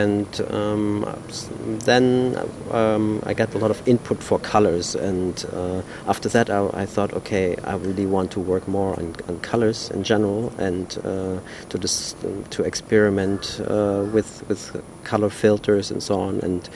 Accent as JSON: {"language": "English", "region": "Berlin", "country": "Germany", "said": "I'm from Berlin, and normally I work in different visual contexts."}